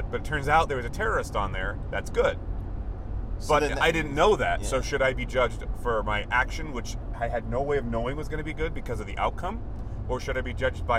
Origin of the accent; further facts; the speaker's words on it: United States; Well, it's tricky because growing up in the United States, we were all like de facto Judeo-Christian ethics